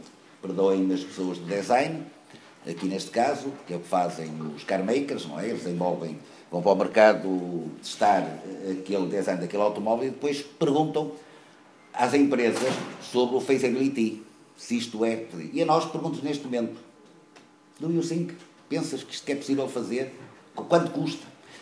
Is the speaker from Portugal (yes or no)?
yes; Lisbon, Portugal; eu sou de Lisboa